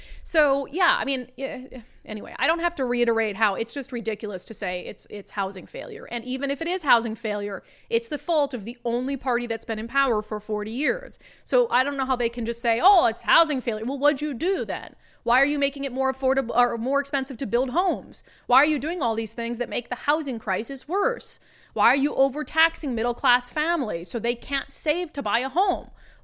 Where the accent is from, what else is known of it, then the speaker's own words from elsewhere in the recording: Fargo, North Dakota, United States; There's a reason why in my hometown of Fargo, there's not a lot of homeless people.